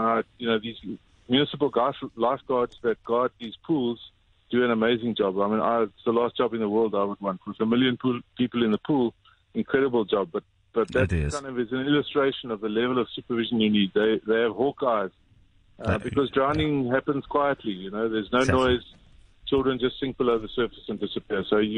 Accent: Camps Bay, Western Cape, South Africa; I grew up in Camps Bay.

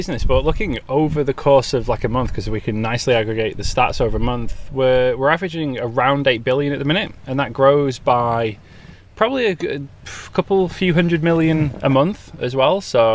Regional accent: Yorkshire and the Humber, United Kingdom; which is in Sheffield in England. Close to my hometown

